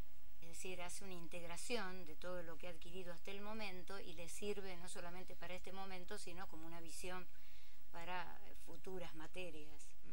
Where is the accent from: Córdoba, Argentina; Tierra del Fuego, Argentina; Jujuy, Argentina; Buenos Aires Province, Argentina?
Buenos Aires Province, Argentina; Mercedes; now in La Plata, Argentina; Me vine desde Mercedes, provincia de Buenos Aires.